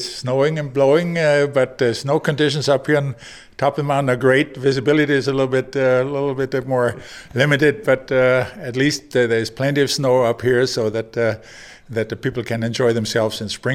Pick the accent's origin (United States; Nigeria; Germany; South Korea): Germany; Garmisch-Partenkirchen, Bavaria; Yeah, from Garmisch-Partenkirchen, which is an Olympic ski resort in southern Germany.